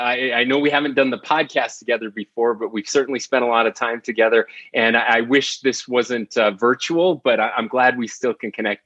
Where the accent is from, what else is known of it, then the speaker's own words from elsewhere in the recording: Utah, United States; we needed to come back to the farms where we grew up in San Pete County, both of us, and to raise our kids here.